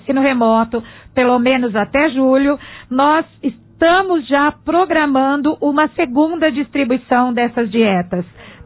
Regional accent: Monte Alto, São Paulo, Brazil; essa população de Monte Alto, que é a minha terra, né? A nossa terra.

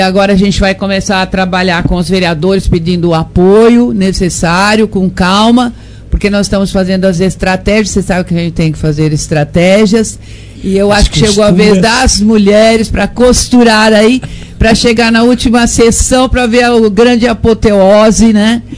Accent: Monte Alto, São Paulo, Brazil; born there; nasci em Monte Alto, interior de São Paulo, trazida ao mundo pelas mãos carinhosas da minha avó Margarida, que era parteira.

